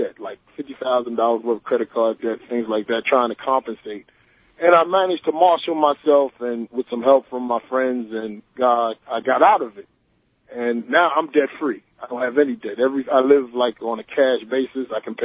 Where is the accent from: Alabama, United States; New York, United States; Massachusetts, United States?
New York, United States; Queens; I'm from Queens.